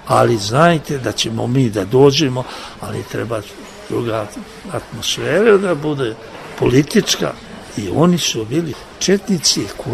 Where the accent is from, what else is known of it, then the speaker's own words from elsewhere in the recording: Serbia; Mi smo iz Srbije.